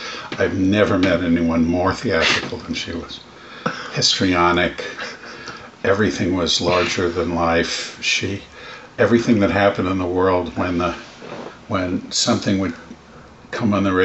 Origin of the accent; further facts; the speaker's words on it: Yonkers, New York, United States; also born or lived in Manhattan / Bronx; So I was born in Manhattan at Doctor's Hospital, which no longer exists, on the far east side of Manhattan. We lived first for a little while in the Bronx with my grandparents on off Pelham Parkway on Wallace Avenue. And then we moved up to Yonkers, where I grew up in Yonkers